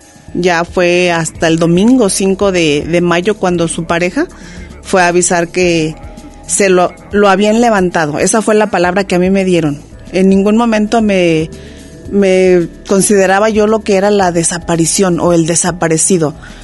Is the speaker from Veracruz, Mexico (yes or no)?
no; Zacatecas, Mexico; now in Guadalajara, Mexico; Yo soy originaria del estado de Zacatecas. Mi familia radica en el norte de Zacatecas. Yo tengo aquí en Guadalajara viviendo ya 44 años.